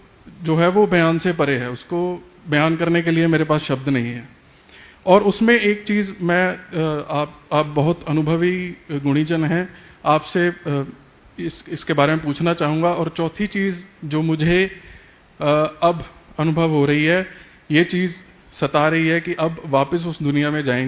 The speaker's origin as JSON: {"language": "Hindi", "region": "Chandigarh", "country": "India", "said": "तो मैं चंडीगढ़ से हूँ।"}